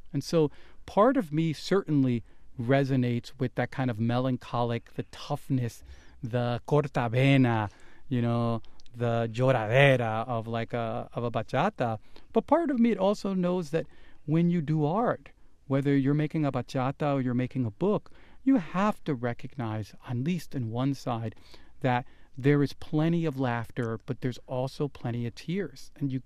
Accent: Villa Juana, Distrito Nacional, Dominican Republic; I came out of a barrio. I am from Villajuana, you know.

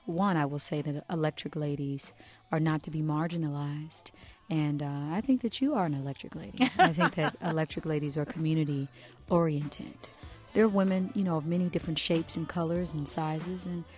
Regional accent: Kansas City, Kansas, United States; I grew up, I was born and raised in the Midwest, Kansas City, Kansas, and I grew up in one of the poorest counties, Wyandotte County

